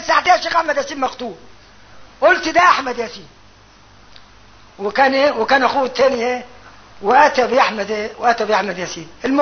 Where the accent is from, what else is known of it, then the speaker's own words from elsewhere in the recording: Upper Egypt, Egypt; وطبعا احنا عندنا في الصعيد يعني ايه